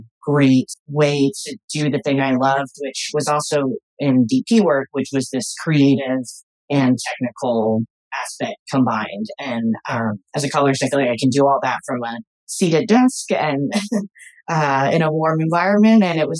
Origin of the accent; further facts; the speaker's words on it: Indiana, United States; now in New York, United States; I'm from Indiana, and I came to New York to go to NYU to School of Arts for film.